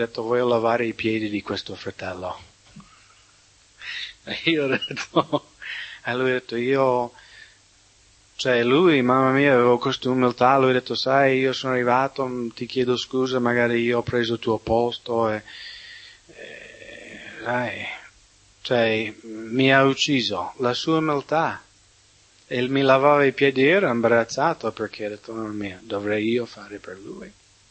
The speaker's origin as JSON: {"language": "Italian", "country": "United States", "tie": "born or raised there", "second_language": "Italian", "said": "Quando ero piccolo, perché in America si usa tanto di fare la caccia, specialmente nelle mie zone."}